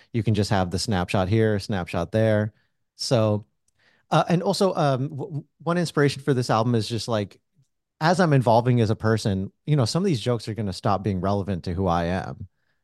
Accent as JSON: {"language": "English", "country": "United States", "tie": "born or raised there", "said": "Like, my family is Hindu, but I grew up in America."}